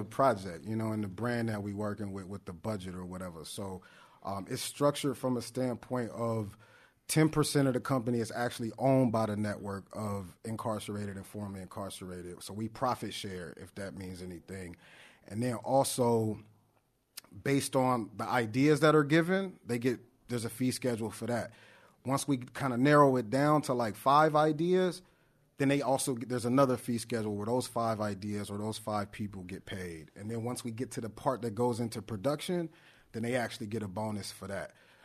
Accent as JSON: {"language": "English", "town": "Los Angeles", "region": "California", "country": "United States", "said": "I am. I'm from Watts."}